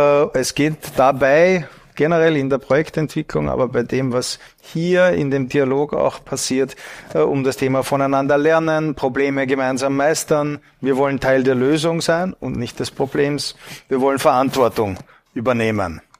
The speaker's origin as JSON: {"language": "German", "country": "Austria", "said": "Wie Sie an meiner Sprache vielleicht erkannt haben, bin ich Österreicher, lebe unter anderem in Wien."}